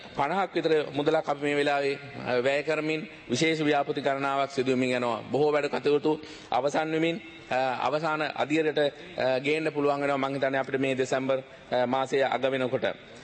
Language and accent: Sinhala; Belihuloya, Sabaragamuwa Province, Sri Lanka; මගේ ගම වෙච්ච බෙලිහුල්ලේ ගැනත් මම චූටි අදහසක් කියන්න ඕන. මොකද මට හොඳටම මතකයි අපේ අම්මා පුංචි කාලේ මාව කිරන්න එක්කංගිය සෞඛ්‍ය මධ්‍යස්ථානය.